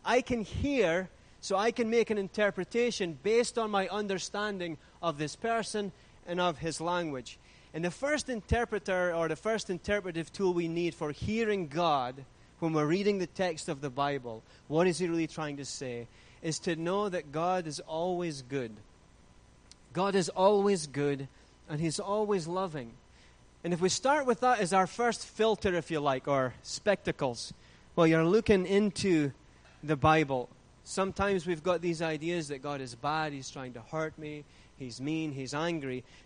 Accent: United Kingdom; I made a couple of friends from my home country that were English, and so, you know, close to Scotland.

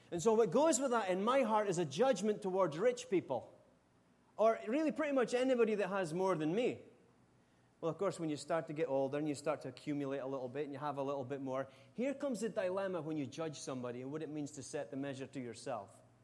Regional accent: Scotland, United Kingdom; When I was younger, growing up in Scotland

